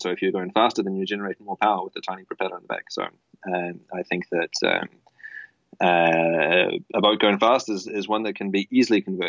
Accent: New Zealand; I'm there from New Zealand

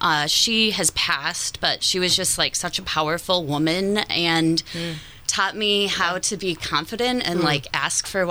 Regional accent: Midwest, United States; Growing up in the Midwest, it was like Miller Lite all day

